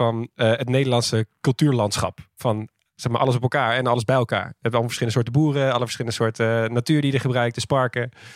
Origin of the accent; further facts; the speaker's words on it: Amersfoort, Utrecht, Netherlands; Maar dus ook van Amersfoort, waar ik vandaan kom.